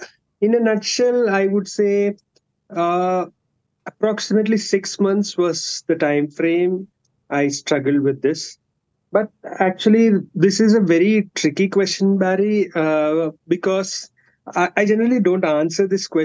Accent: Hyderabad, Telangana, India; So as you said, I'm from Hyderabad

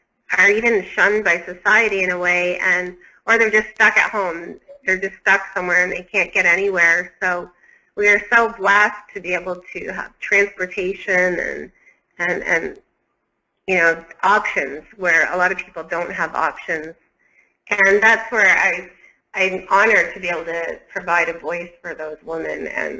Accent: Canada; We really are so blessed in this country, you know, and I'm from Canada and there as well

